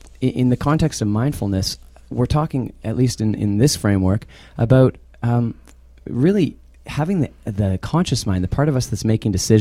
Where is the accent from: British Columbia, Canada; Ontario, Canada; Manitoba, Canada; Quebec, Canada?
Manitoba, Canada; Winnipeg; I'm from Winnipeg. Some people call it Winterpeg.